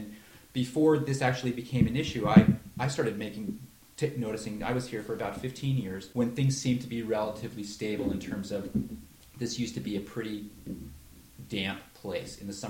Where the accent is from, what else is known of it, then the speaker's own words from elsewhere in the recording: New York, United States; And I grew up back in New York State, where thunder and lightning was a big part of my childhood.